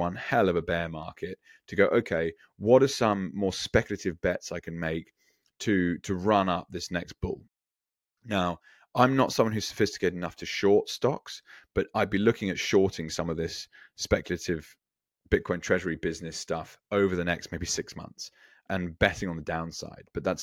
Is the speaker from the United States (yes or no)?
no; United Kingdom; thinking back to my home country of the UK